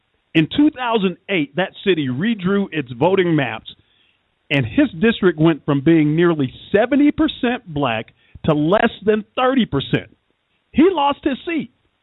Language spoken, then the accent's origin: English; Atlanta, Georgia, United States; growing up in Atlanta, growing up right there in the middle of where everything is going on.